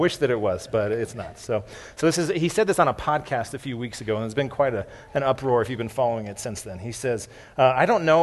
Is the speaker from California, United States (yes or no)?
no; Colorado, United States; Growing up in Colorado, though, I've had to put up with all these Broncos fans my whole life.